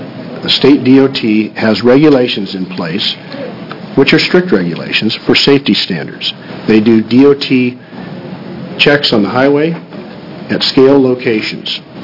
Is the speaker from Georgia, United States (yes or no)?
no; Coos Bay, Oregon, United States; I'm from Coos Bay, and I have a log truck fleet as well as a logging business in the state